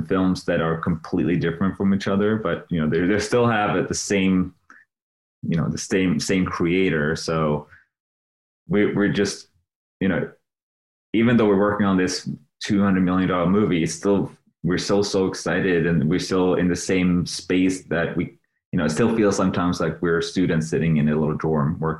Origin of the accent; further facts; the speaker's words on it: Sweden; English is a second language; because I told him I'm from Sweden